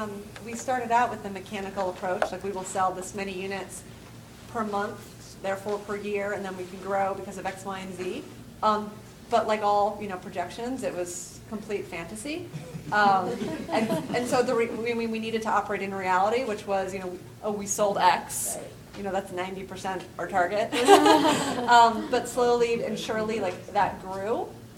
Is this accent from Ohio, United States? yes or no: no; Philadelphia, Pennsylvania, United States; now in New York City, United States; And I'm from outside of Philadelphia originally, and I live in New York City.